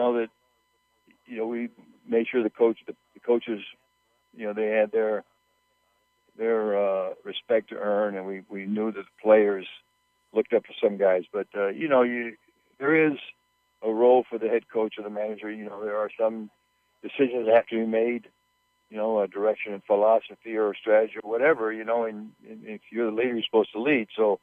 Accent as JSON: {"language": "English", "town": "Tampa", "region": "Florida", "country": "United States", "tie": "born there", "said": "You know, I was born in Tampa, and my dad worked very hard for 6 days, and we loved baseball."}